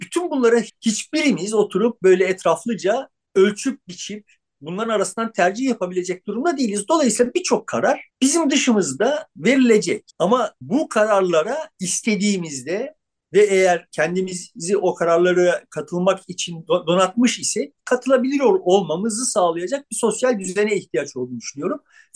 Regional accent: İzmir, Turkey; moved away; also born or lived in Eskişehir; Eskişehir'den İzmir'e göçtük. Ben 7 yaşındaydım yani. Çok yoksulluk çektik yani, öyle böyle değil ama sonuçta çok neşeli, çok hayat dolu, hayata bağlı bir ailede büyüdüm.

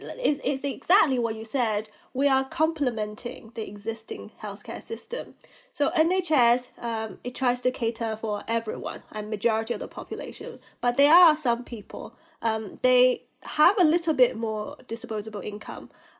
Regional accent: China; now in United Kingdom; even though I grew up in China, I'm Chinese myself, but majority of my life is still spent in the UK.

